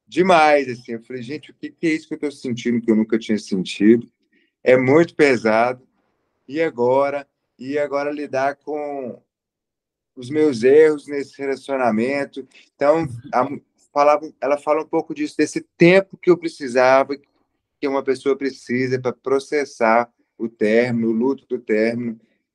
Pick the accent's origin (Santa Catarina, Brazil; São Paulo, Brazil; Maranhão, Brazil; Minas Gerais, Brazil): Minas Gerais, Brazil; Patos de Minas; eu sou de Patos de Minas, interior de Minas.